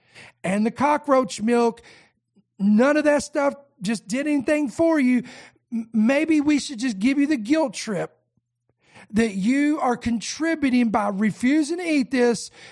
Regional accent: United States; I don't live over there. Okay? So I'm just saying, there's a reason why I live here. I am an American.

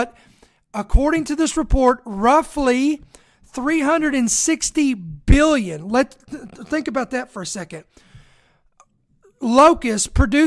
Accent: Kentucky, United States; born there; I live in southern Indiana. I'm a little bit farther north to be called a southerner, but I was born in Kentucky, so I can call myself a southerner.

